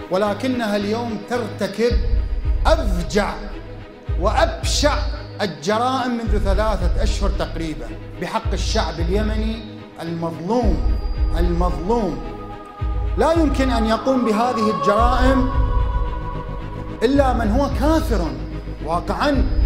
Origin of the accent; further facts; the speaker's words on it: Iraq; لا ننسى نحن كعراقيين أخواني